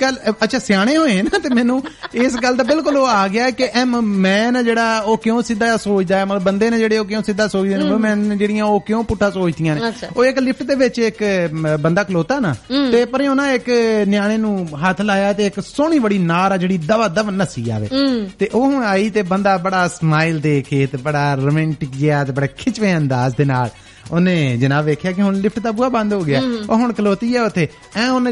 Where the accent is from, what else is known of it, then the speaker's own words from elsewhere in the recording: Punjab, India; ਅੰਗਰੇਜ਼ੀ ਦੇ ਮਾਮਲੇ ਦੇ ਵਿੱਚ ਨਾ ਸਾਡਾ ਪੰਜਾਬੀਆਂ ਦਾ ਹੱਥ ਸਿਰ ਮਾੜਾ ਨਹੀਂ ਗਾ